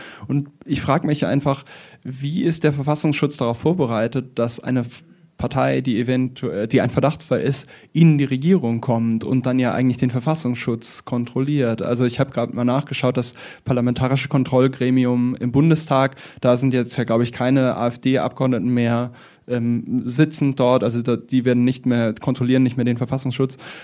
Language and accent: German; Hamburg, Germany; born there; aus gebürtiger Hamburger